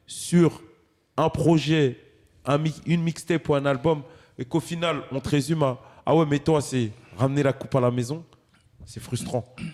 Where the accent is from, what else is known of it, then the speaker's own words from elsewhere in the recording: Côte d’Ivoire; en tant qu'Ivoirien, là, je peux me permettre d'en parler